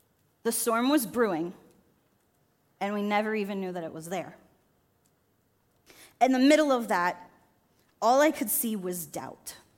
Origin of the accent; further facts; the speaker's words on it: Florida, United States; Growing up in Florida in 2004, we had Hurricane Charley.